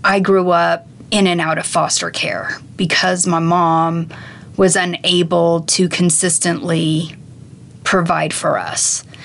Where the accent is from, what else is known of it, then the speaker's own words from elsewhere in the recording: Salida, Colorado, United States; I was born and raised here in Salida, Colorado.